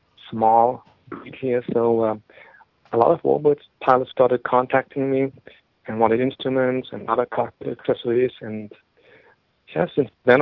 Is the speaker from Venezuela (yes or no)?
no; Germany; English is a second language; moved away as an adult; now in United States; Maybe you can hear from my accent that I'm from Germany originally. And I used to fly airplanes there when I was a kid. But after I moved to the U.S. in 2001